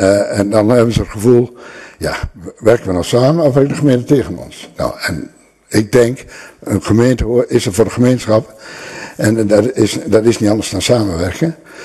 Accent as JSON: {"language": "Dutch", "town": "Dalfsen", "region": "Overijssel", "country": "Netherlands", "tie": "born or raised there", "said": "Ik ben inmiddels al even 71 lentes oud. Ik ben van origine wel een Dalfsenaar. Maar het landschap waar ik geboren ben, mijn ouders hadden een boerderij, dat is nu gemeente Radem"}